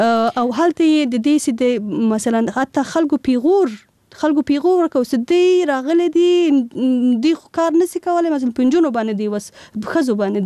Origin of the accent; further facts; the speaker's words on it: Paktika, Afghanistan; also born or lived in Kabul; کې یوازینی کس د پکتیکا و زه وم. هیڅ یو هم د پکتیکا نه و.